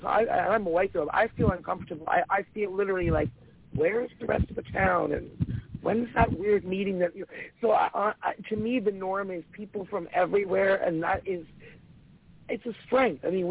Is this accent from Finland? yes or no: no; Canada; I'm a Canadian girl. This is where my heart is.